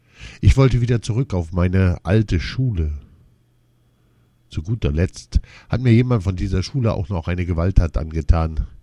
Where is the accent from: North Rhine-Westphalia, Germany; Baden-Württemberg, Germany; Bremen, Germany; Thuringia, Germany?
North Rhine-Westphalia, Germany; Essen; ich komme aus Essen. Meine Mutter stammt aus Asien. Mit 6 Jahren wurde ich in die Waldorfschule in Mülheim an der Ruhr eingeschult.